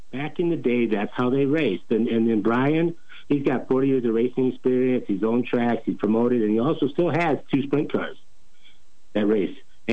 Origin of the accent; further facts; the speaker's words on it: Blooming Prairie, Minnesota, United States; Blooming Prairie, Minnesota, where we're from, we had 5 dirt tracks within a 40-mile radius of us. And so I grew up on Saturday nights helping out the local modified drivers on dirt.